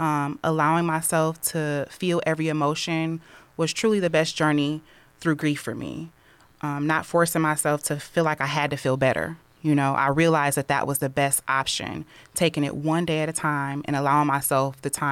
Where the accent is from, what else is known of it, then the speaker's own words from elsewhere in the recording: Toledo, Ohio, United States; I was born right here in Toledo at Toledo Hospital. I was raised on the south side of Toledo. I went to Libby High School, where I started my freshman year and then completed at Perrysburg.